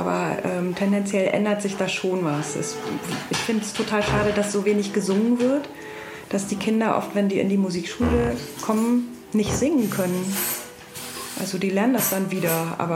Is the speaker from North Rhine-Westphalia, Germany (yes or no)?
no; Bad Freienwalde, Brandenburg, Germany; in Bad Freienwalde an der Oder, wo ich herkomme, da gibt es ein Jugendblasorchester und da habe ich Klarinette gelernt.